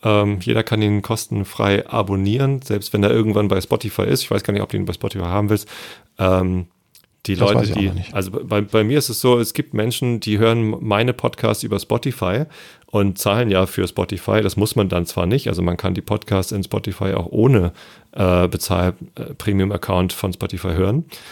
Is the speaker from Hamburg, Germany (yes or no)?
yes; Hamburg, Germany; ich als Hamburger großer Franzbrötchen-Fan bin